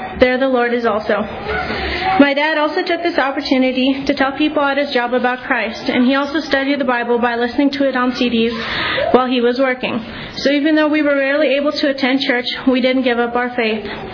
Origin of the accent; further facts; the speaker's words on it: Canada; also born or lived in Belize; I was born in Belize and moved away from there when I was about 4. My parents moved to Canada because my brother was a special needs child and they couldn't afford medical care in Belize.